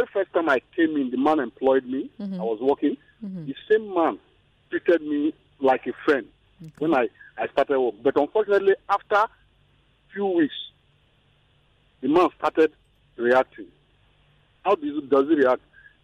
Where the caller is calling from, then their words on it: Ikeja, Lagos, Nigeria; I'm calling from Ikeja.